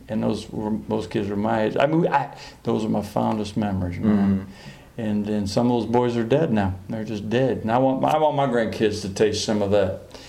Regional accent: Michigan, United States; When I grew up in Michigan, from about the age of 14

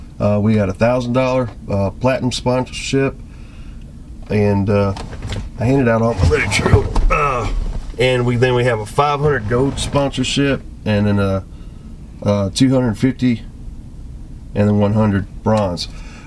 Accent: Illinois, United States; moved away; No, sir. I grew up in Southern Illinois. That's where I started trapping at.

